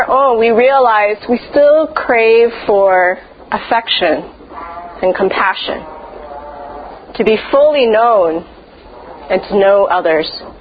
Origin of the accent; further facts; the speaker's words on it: Canada; like this Chinese Canadian woman, evangelical woman in the middle of Israel.